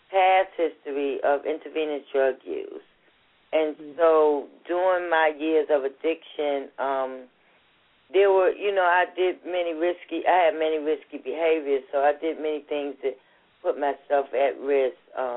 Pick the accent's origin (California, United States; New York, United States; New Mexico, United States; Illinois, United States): New York, United States; New York City; also born or lived in Virginia; I grew up in Harlem in the Bronx in New York, I was born here in Virginia.